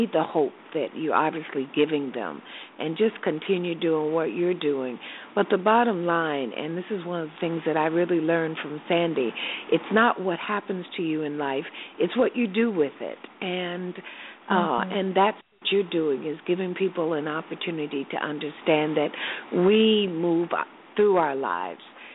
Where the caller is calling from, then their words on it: Accra, Greater Accra, Ghana; I'm calling from Accra, Ghana.